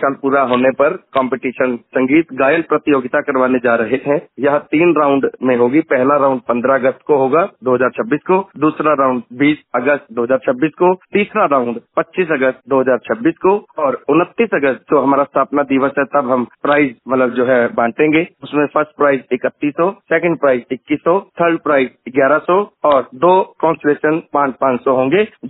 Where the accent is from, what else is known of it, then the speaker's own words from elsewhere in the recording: Ambala, Haryana, India; अम्बाला का रहने वाला हूं